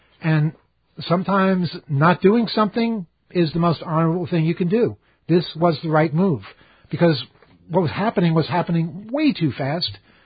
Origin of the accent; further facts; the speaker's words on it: New York, United States; I never even saw a deer when I was a kid, and I grew up on Long Island.